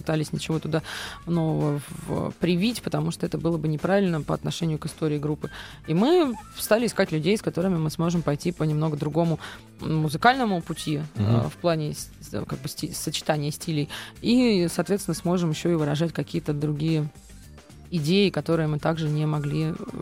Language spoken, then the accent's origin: Russian; Moscow Oblast, Russia; also born or lived in Armenia; Я не московская даже, я подмосковная. Я родилась в Армении, но к тому моменту, когда я стала тем ребенком, который способен воспроизводить какие-то речевые